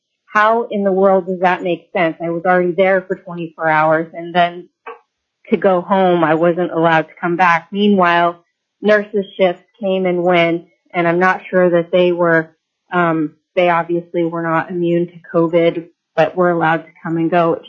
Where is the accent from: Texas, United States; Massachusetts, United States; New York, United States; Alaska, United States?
Alaska, United States; Chugach; I'm from Chugach and one of your committee members' constituents.